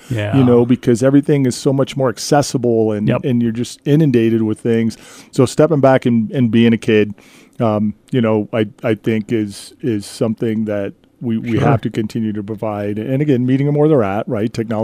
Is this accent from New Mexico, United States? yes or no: yes; Aztec, New Mexico, United States; when I was 13 years old, I grew up in New Mexico, you know, Aztec, just south of here.